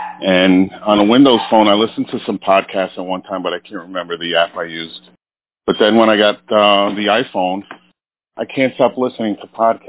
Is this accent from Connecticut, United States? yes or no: no; New Jersey, United States; I'm from Jersey.